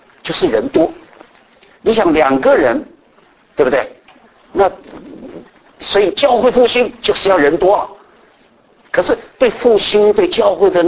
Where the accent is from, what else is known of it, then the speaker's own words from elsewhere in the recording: Kaohsiung, Taiwan; 但是我生长在台湾高雄一个就是比较乡下的地方